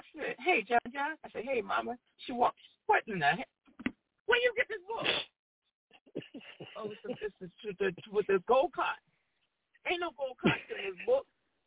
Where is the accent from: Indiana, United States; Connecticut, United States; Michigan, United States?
Connecticut, United States; Hartford; So growing up in Hartford, it was one big melting pot. There was times where I lived in a predominantly Hispanic community. There was times where it was also Blue Hills Avenue, where it was a large West Indian population.